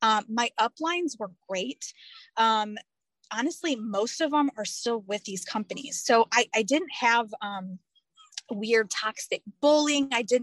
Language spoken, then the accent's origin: English; Indiana, United States; now in Alabama, United States; I live in Alabama now. I'm originally from Indiana.